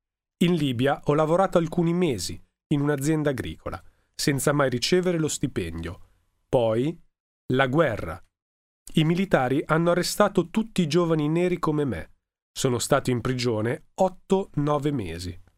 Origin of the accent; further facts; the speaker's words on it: Bakau, Gambia; Sono nato a Bakau, in Gambia, vicino a Banjul, il 30 ottobre del 1995. In questa città sono cresciuto e ho studiato.